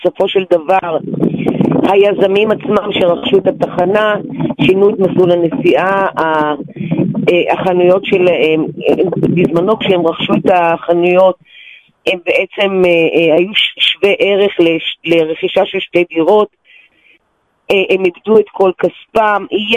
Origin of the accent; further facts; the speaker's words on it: Tel Aviv, Tel Aviv District, Israel; born there; אני גם נולדתי בשכונת נווה שאנן, אני מתגוררת בה גם היום